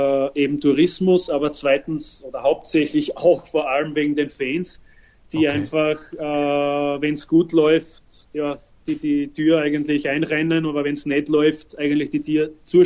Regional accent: Austria; now in Italy

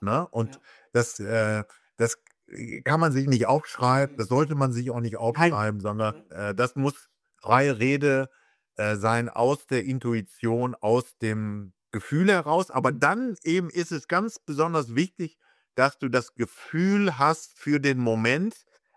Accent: Brauweiler, North Rhine-Westphalia, Germany; der kommt aus unserem Dorf Brauweiler bei Pulheim

